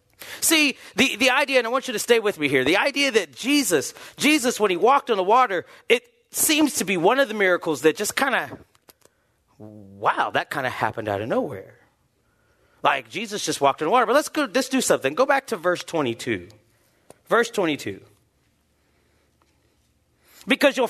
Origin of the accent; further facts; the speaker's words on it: Ohio, United States; I'm from Ohio, so I love you guys.